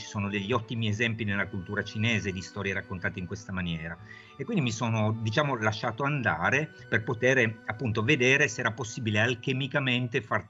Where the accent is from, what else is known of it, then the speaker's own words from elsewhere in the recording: Turin, Piedmont, Italy; born there; Calcola che io sono nato a Torino